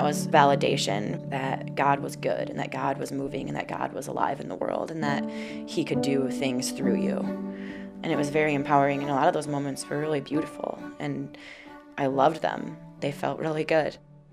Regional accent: Hudsonville, Michigan, United States; born or raised there

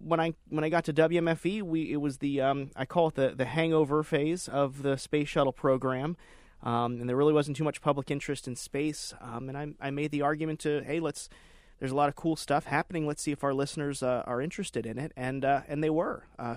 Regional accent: Florida, United States; I grew up in South Florida. I went to school down there in Broward County

